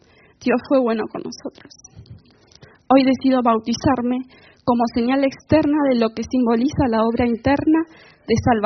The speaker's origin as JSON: {"language": "Spanish", "town": "Carmen de Patagones", "region": "Buenos Aires Province", "country": "Argentina", "tie": "born or raised there", "said": "Nací en Carmen de Patagones y crecí en una familia tradicional con valores evangélicos."}